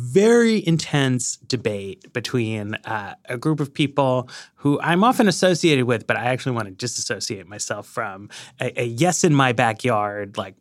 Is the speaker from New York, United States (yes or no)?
yes; New York, United States; I grew up in New York, right?